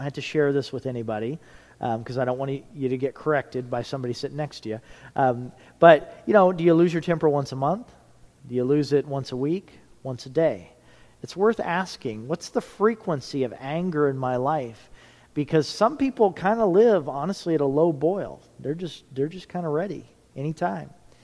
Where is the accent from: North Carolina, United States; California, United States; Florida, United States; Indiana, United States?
Indiana, United States; Indianapolis; Now, I grew up in Indianapolis, Indiana.